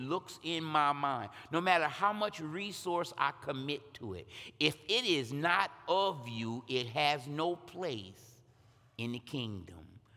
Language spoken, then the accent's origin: English; Ohio, United States; now in Michigan, United States; I'm from Ohio, by the way, so hold your booze till the end. I am a Buckeye born and bred, okay? Living behind enemy lines for the last 30 years